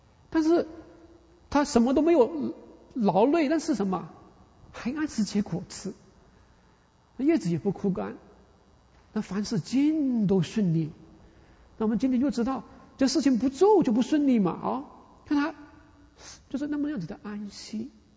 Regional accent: China; 我们中国人就知道圣旨到啊，趴在地下万岁万岁万万岁

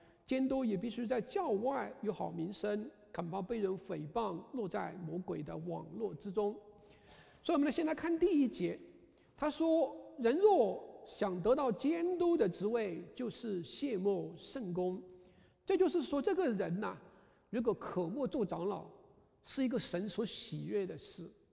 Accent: China; 我们中国人的尼都生写的那些书籍，都了帮助我们去亲近神，去认识耶稣

